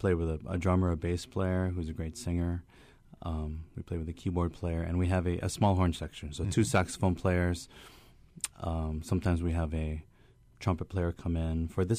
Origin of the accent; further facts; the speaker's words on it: Hawaii, United States; When I grew up in Hawaii and moved away to the mainland, went to college, met Annie, we got married, and we moved back about 10 years ago